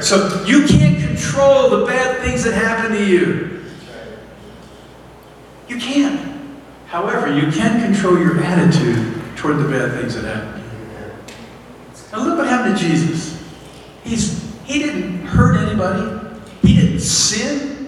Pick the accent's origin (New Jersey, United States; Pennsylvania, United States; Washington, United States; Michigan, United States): Pennsylvania, United States; I grew up near Philadelphia, and the slogan was, get even.